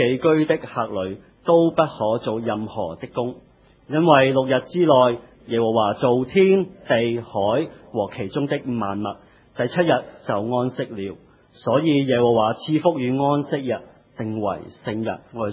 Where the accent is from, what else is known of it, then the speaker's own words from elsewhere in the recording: Hong Kong; 我们香港人就是香港地方浅窄，地方空间是很珍贵的